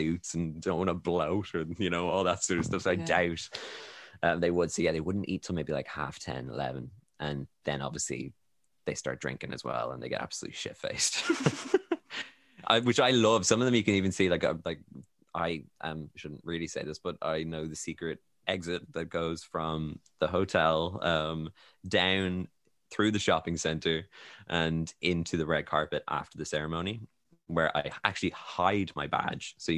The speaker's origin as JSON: {"language": "English", "country": "Ireland", "said": "I'm Irish, no. It's beside Britain."}